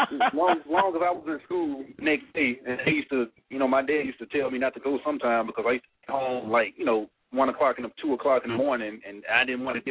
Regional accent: Memphis, Tennessee, United States; now in Los Angeles, United States; My hometown is Memphis, Tennessee.

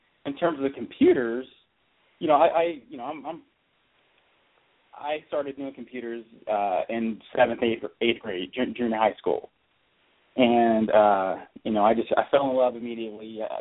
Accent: Cincinnati, Ohio, United States; So, about me, originally I am from Cincinnati, Ohio. I come from a family of entrepreneurs.

